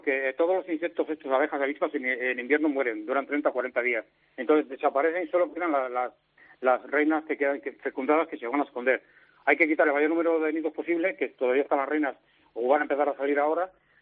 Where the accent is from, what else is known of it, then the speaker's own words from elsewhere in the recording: Torrelavega, Cantabria, Spain; digo por Torrelavega, porque yo soy Torrelavega